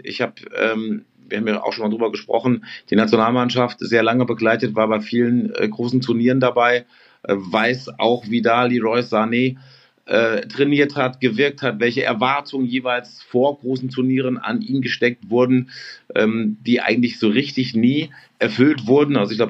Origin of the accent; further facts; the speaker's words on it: Siegen, North Rhine-Westphalia, Germany; Ich bin gerade aus meiner Heimatstadt. Siegen